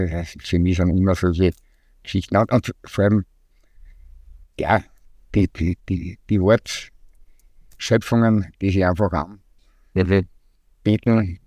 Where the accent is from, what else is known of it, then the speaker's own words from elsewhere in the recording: Graz, Styria, Austria; Nein, ich bin ein gebürtiger Grazer.